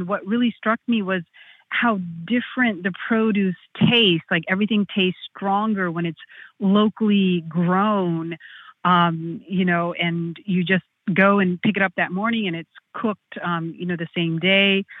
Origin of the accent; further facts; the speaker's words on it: North India, India; English is a second language; So I am actually Indian born, but I'm from North India.